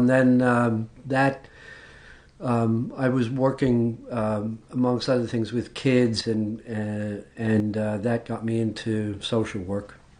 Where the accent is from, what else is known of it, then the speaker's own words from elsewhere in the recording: Ireland; born there; now in England; I was born in Ireland. And we migrated, my family migrated to England back in the 50s because there was no work in Ireland.